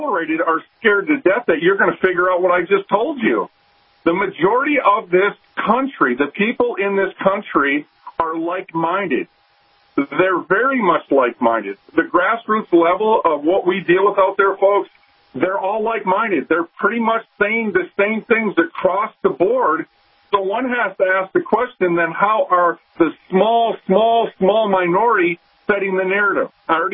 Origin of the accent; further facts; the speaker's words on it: Minnesota, United States; I'm from Minnesota, you know, where they call it's the nice people state